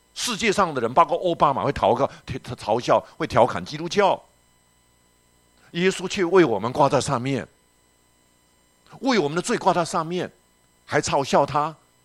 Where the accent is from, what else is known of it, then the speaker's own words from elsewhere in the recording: Houbi, Tainan, Taiwan; 我是南部台南后壁长大的，我家就在乌树林糖厂旁边